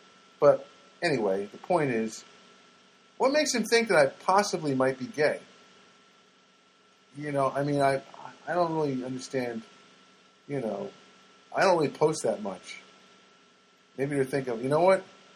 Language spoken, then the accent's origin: English; New Jersey, United States; So I grew up in Jersey, man.